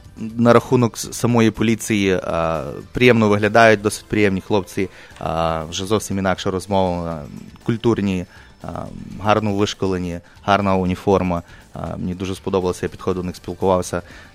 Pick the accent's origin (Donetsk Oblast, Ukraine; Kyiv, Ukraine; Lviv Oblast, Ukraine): Lviv Oblast, Ukraine; Lviv; Я сам зі Львова